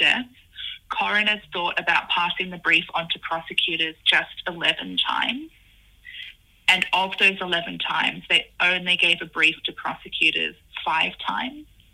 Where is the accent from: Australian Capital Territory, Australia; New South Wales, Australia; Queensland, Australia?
New South Wales, Australia; Gunnedah; I'm a Gomeroi woman. I grew up in Gunnedah.